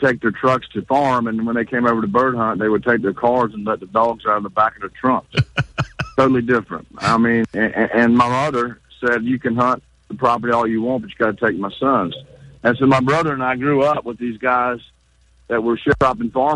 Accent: Chester, South Carolina, United States; now in Columbia, United States; Well, I'm from Chester. I live in Columbia now, and I grew up.

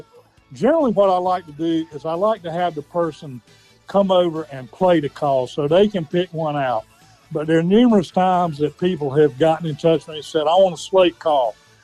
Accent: Cheraw, South Carolina, United States; I grew up in Sherall in Chesterfield County, and Chesterfield and Marlborough County were the last two counties in South Carolina for turkey season to open back up.

